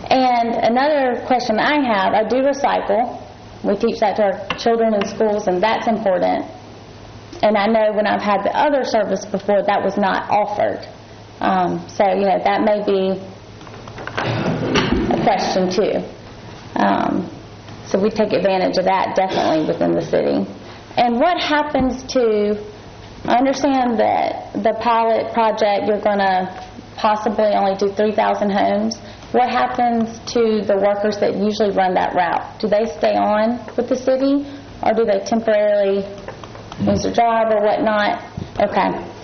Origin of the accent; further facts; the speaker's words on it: North Augusta, South Carolina, United States; I grew up in North Augusta, born and raised